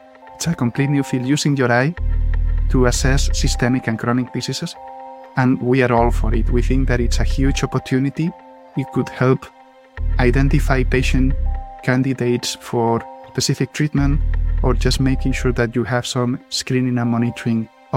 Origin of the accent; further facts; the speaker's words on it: Barcelona, Catalonia, Spain; moved away as an adult; now in Switzerland; Originally from a small city by the lake, by the sea. I'm sure you have never heard of it. It's called Barcelona in Spain. So I was living there 25 years of my life and then decided to go north. And that's when I came to Switzerland.